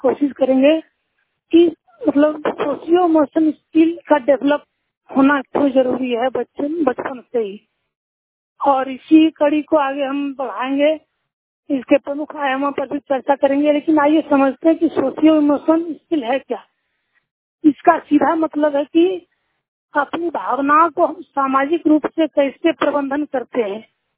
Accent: Giddhaur, Bihar, India; Gidhaur mobile वाणी से … गिद्धौर से हूँ।

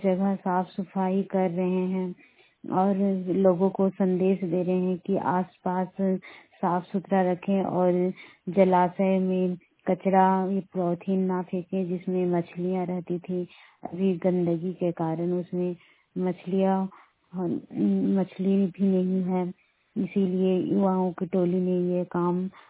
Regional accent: Barkagaon, Jharkhand, India; बड़कागांव प्रखंड की रहने वाली हूँ।

